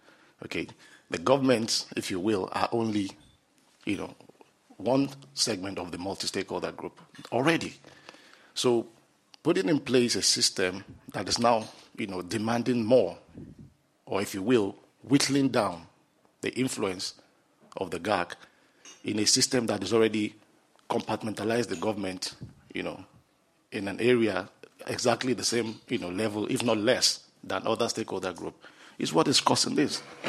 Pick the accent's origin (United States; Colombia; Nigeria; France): Nigeria; I'm from Nigeria.